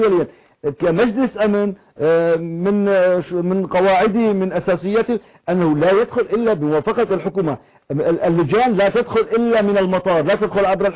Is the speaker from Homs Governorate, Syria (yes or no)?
yes; Homs, Homs Governorate, Syria; أنا شخصيا أنا من حمص, أنا مستعد أوصلكم إلى داخل حمص.